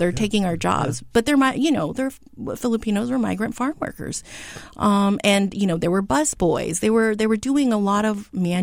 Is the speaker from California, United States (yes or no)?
yes; Stockton, California, United States; I see it maybe because I grew up in Stockton and I, you know, I had relatives who already been here since the 30s. But I also was an immigrant.